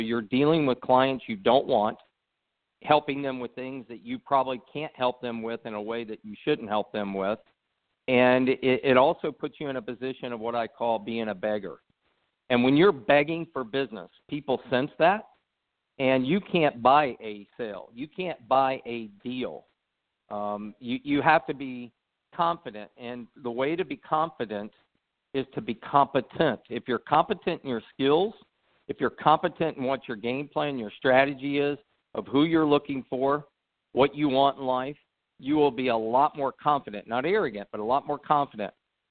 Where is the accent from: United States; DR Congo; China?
United States; Midwest; And I grew up in the Midwest in a steel town, and it was a very bad economy at the time.